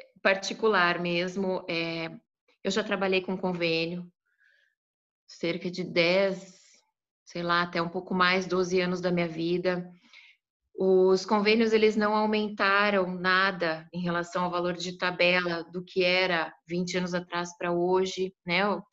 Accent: Paraná, Brazil; Então, eu sou aqui do Paraná

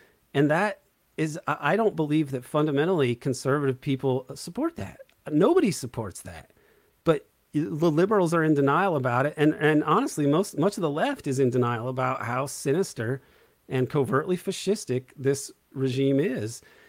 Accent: Indiana, United States; I'm from Southern Indiana, so I've known more conservative people my whole life.

